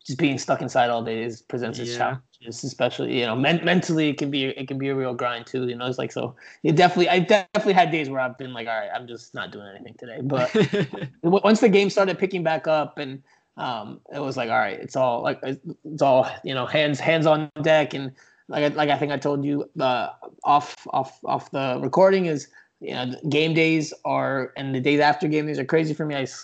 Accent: Florida, United States; also born or lived in New York; I'm from South Florida growing up, but I moved back from New York where I was covering MLS for the last 8 years.

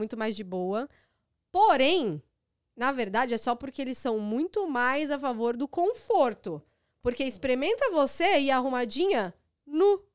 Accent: Brazil; Aqui eu sou brasileira demais, lá eu tô americanizada.

